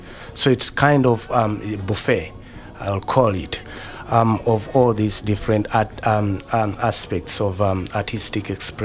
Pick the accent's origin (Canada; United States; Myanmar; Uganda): Uganda; now in Auckland, New Zealand; I was born and raised in Uganda, East Africa, and I'm currently doing my PhD in dance studies at the University of Auckland.